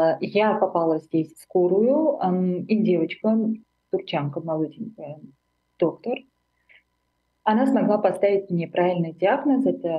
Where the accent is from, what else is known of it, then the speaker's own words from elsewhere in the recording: Armenia; now in Germany; И она сказала, откуда ты? Я говорю, я из Армении.